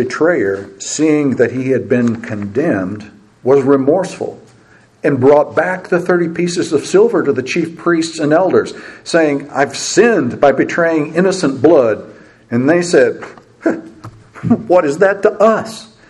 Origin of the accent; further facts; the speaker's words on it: Scotland, United Kingdom; As a Scottish guy, I can't waste paper like that, so here we go.